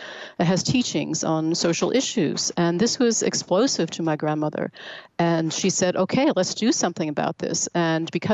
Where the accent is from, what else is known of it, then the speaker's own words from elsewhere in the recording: Vermont, United States; also born or lived in New York City; Well, I live in Vermont. I was born and raised here in Vermont. I am the youngest of nine kids, very much a country person, though I did live in New York City for many, many years.